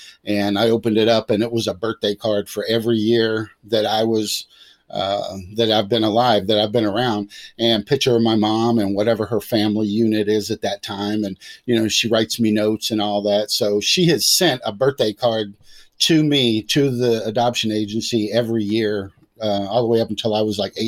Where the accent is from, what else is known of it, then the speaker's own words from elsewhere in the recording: San Diego, California, United States; born there; I was born in San Diego, so Virginia Beach to San Diego or wherever I was living to San Diego.